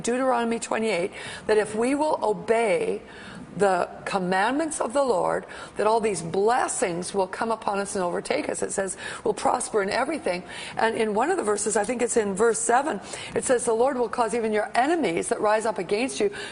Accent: Canada; the place that I grew up in Canada, which was a number of years ago, 50 years ago or so, there was a sense of safety

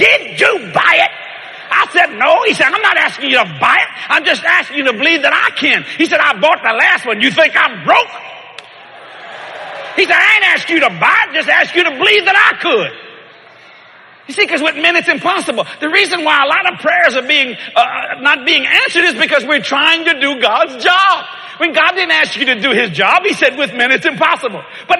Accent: United States; I'm an American boy. You understand what I'm saying? I like being in America.

